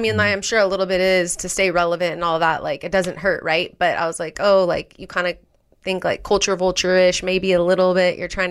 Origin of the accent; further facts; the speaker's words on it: California, United States; Like, I'm from Southern California. I know how easy it is to get home.